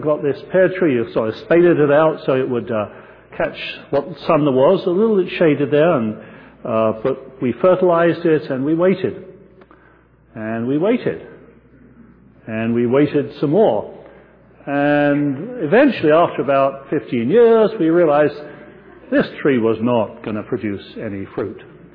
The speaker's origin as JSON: {"language": "English", "town": "Croydon", "region": "London", "country": "United Kingdom", "tie": "born or raised there", "said": "When I was a young boy, about 8 years old, growing up in England just after the Second World War, those of you with mathematical minds can now start calculating, my parents bought a wonderful old late Victorian house in Croydon, which was a suburb of London."}